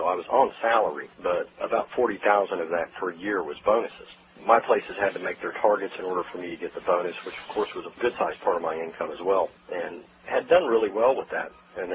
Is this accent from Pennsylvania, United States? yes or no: no; Ohio, United States; moved away as an adult; Originally, I'm from Ohio. And then they had actually transferred me there